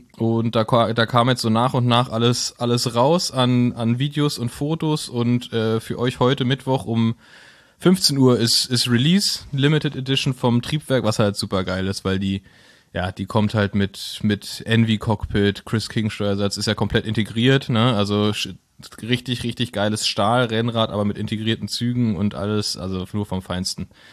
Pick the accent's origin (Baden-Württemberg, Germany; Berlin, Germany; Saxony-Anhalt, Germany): Berlin, Germany; also wir als Berliner sind es ja gewohnt, dass wenn es heiß ist, ist Radfahren geil